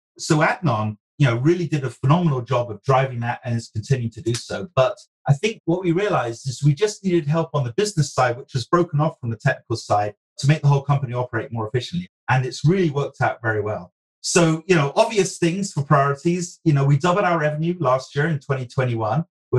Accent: United Kingdom; I'm British.

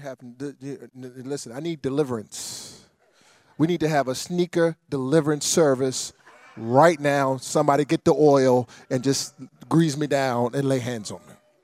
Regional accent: Park Heights, Maryland, United States; I grew up in Park Heights, and you grew up in Park Heights, you would go to Cinderella's. Cinderella's is where you went and got your sneakers.

